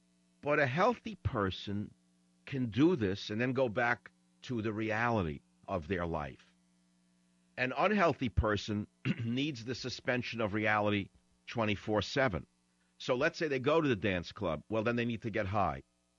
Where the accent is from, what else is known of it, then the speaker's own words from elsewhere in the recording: New York, United States; So it's like, you know, Cuban style that I grew up on in New York.